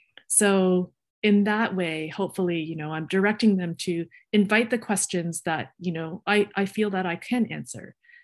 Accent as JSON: {"language": "English", "town": "Toronto", "region": "Ontario", "country": "Canada", "tie": "born or raised there", "said": "I always liked here when I grew up in Toronto, but I didn't have the same exposure."}